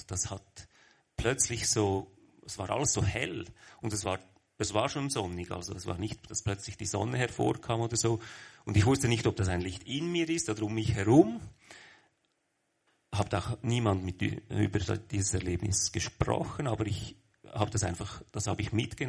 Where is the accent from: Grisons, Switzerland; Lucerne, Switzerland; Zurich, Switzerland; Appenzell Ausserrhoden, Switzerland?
Lucerne, Switzerland; born there; accent: Central Swiss; Ja, aus Luzern. Ich bin in Luzern geboren.